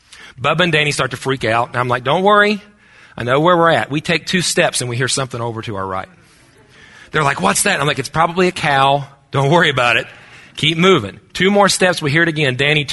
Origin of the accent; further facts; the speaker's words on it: West Virginia, United States; grew up on a farm. … by the way. I'm a pastor of a small church in a small town in my home state of West Virginia.